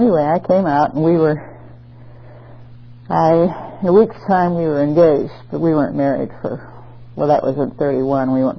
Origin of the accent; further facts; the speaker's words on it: Republic, Washington, United States; born there; now in Long Beach, United States; No, I was born in Republic, Washington. My father was a mining engineer, and he built a gold mine up there.